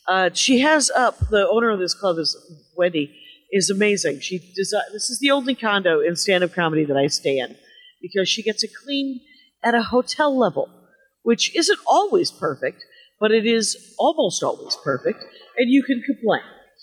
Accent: South Milwaukee, Wisconsin, United States; then I'm in my hometown, South Milwaukee.

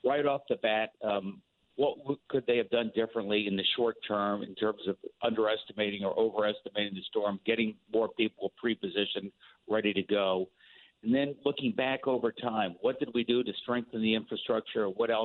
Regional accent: Missouri, United States; But I'm from the Show Me State.

